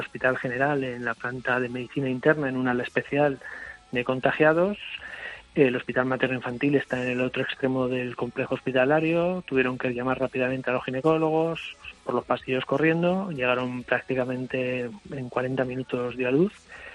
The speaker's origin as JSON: {"language": "Spanish", "town": "Zaragoza", "region": "Aragon", "country": "Spain", "said": "De Zaragoza."}